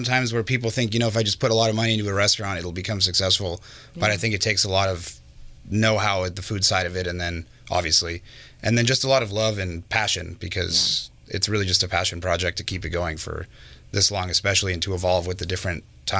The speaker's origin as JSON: {"language": "English", "region": "California", "country": "United States", "tie": "born or raised there", "said": "so me growing up in Sonoma County, you know, you're kind of up here, more farmland, more nature."}